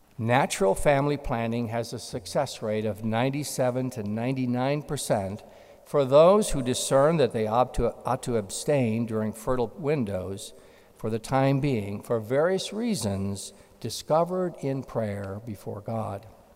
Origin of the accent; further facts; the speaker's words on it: Red Lake Falls, Minnesota, United States; I grew up in Red Lake Falls, Minnesota, a primarily French and German community in northwest Minnesota.